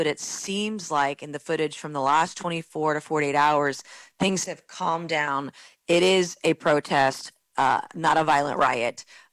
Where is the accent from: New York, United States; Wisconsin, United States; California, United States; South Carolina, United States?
South Carolina, United States; So my home state of South Carolina isn't ever going to be a lawless state.